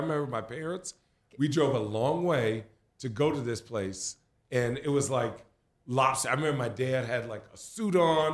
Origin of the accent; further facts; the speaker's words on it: Goffstown, New Hampshire, United States; also born or lived in New York; I grew up in Goffstown.